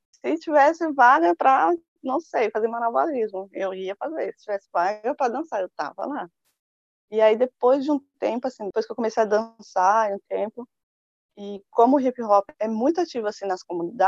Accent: Guaianazes, São Paulo, Brazil; Eu sou de Guaianazes.

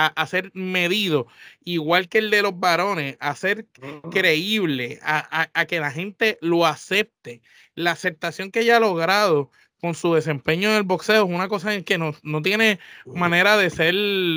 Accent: Puerto Rico; Como puertorriqueño, como fanático del deporte y como patriota, le duele verla llorar.

